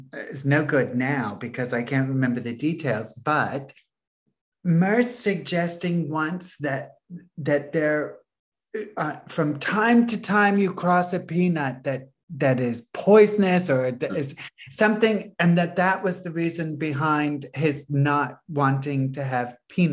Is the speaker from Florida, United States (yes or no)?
yes; Florida, United States; But I remember, I grew up in Florida